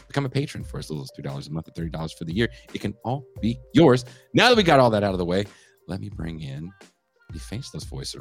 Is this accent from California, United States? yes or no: yes; California, United States; I'm a Californian, we just don't care.